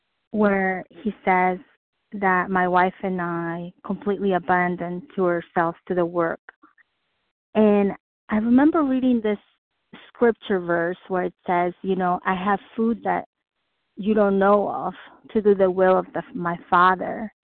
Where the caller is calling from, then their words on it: New York, United States; I'm calling from Rockland County, New York State.